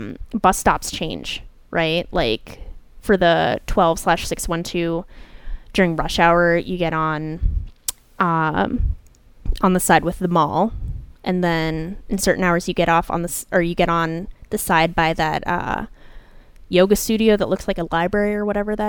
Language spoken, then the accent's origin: English; St. Louis Park, Minnesota, United States; I grew up in St. Louis Park, like not far from Uptown, but like St. Louis Park.